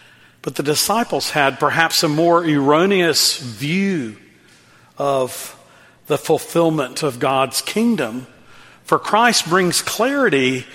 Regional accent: Dallas, Texas, United States; In our home growing up in Dallas, Texas, was this beautiful Eastern redbud tree.

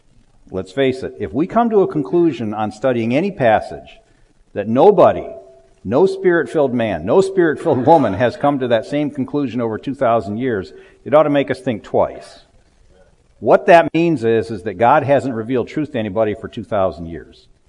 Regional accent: Michigan, United States; Yeah, but we're from Michigan. We're off the hook here.

